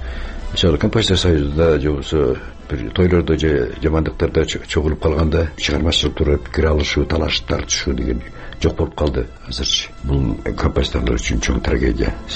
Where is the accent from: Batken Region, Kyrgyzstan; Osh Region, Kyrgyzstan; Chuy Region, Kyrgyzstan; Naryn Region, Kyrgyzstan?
Chuy Region, Kyrgyzstan; Tokmok; Полонезди мен мектепте окуп жүргөндө уккам, ошо Токмок шаарында да репродуктору бар болчу